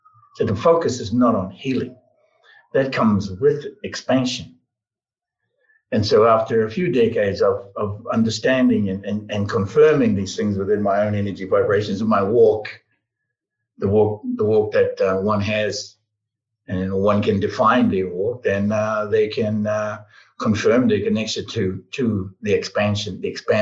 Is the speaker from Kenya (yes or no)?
no; New Zealand; I was born and raised in New Zealand, you know. I was born on and raised on the marae.